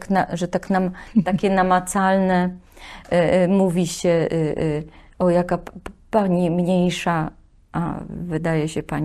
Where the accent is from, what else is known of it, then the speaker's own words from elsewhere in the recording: Silesian Voivodeship, Poland; ja jestem ze Śląska, więc ja jestem rubaszna.